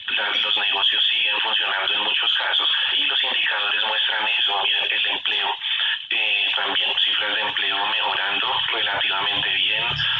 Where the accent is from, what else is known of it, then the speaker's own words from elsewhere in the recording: Colombia; Hoy para nosotros como colombianos, saber que tenemos petróleo por encima de la cotización internacional